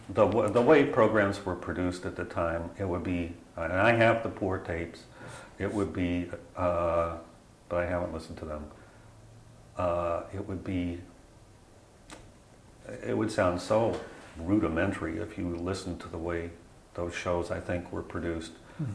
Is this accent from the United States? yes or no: yes; Ohio, United States; It was quite enlightening, because I led a rather sheltered life growing up in Ohio.